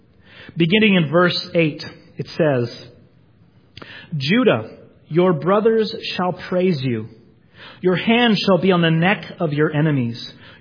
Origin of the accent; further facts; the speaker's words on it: California, United States; They say, "Where are you from?" I say, "I'm from California."